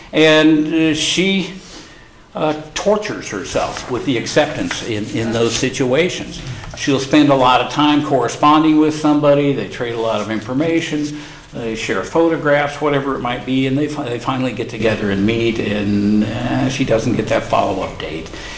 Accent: Oklahoma, United States; I grew up in Oklahoma, I have family down there and in Arkansas, and most of them are Southern Baptists.

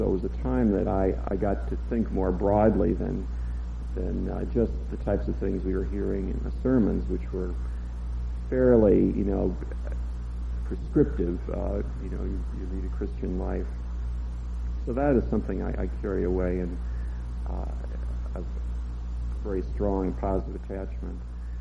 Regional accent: Marquette, Michigan, United States; I grew up in United Methodist Church in Marquette, Michigan.

